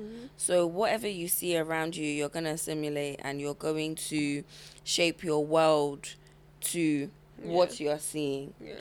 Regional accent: London, United Kingdom; So, yeah, I think I grew up in London. I grew up in South London.

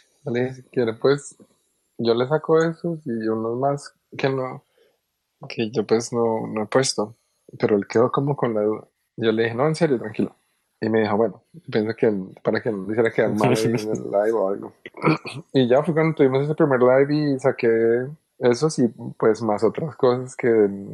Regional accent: Colombia; yo soy colombiano.

